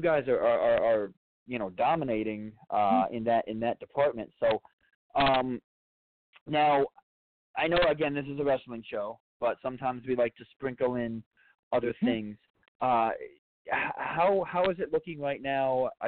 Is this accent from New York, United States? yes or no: yes; New York, United States; Obviously, I would root for them to do good because they're my home state team.